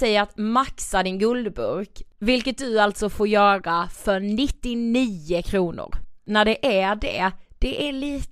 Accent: Karlshamn, Blekinge, Sweden; faktiskt butiken i Karlshamn, där vi kommer ifrån.

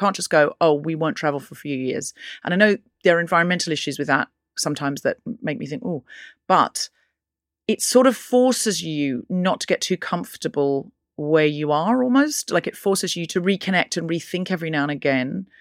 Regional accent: Australia; moved away as an adult; As an Australian

